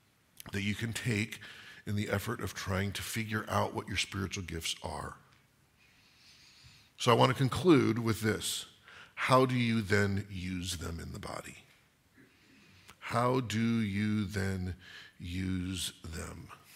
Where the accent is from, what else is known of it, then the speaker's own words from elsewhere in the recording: California, United States; I know oak trees don't have fruit, by the way, even though I'm from California, okay?